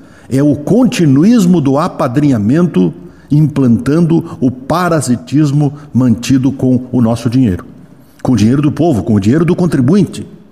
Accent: Rio Grande do Sul, Brazil; Como gaúcho brasileiro, como contribuinte e uma pessoa esperançosa por melhores dias, desejo que os eleitos tratem de reduzir o número de parasitas, bajuladores e usurpadores.

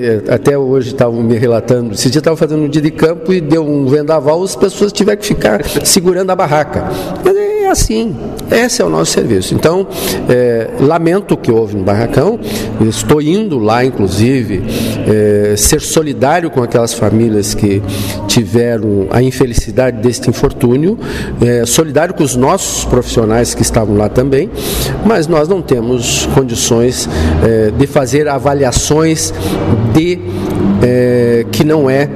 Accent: Nova Prata, Rio Grande do Sul, Brazil; born there; a minha família é de Lagoa Vermelha. Eu só nasci em Nova Prata por um acaso, porque o hospital de André da Rocha era o mais próximo, mas senão eu tinha nascido em Lagoa Vermelha.

